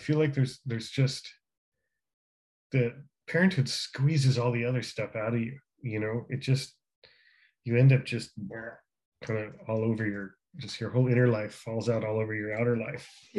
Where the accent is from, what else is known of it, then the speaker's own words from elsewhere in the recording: New York, United States; I didn't grow up in Jersey. I grew up outside of New York. But yeah, just the suburbs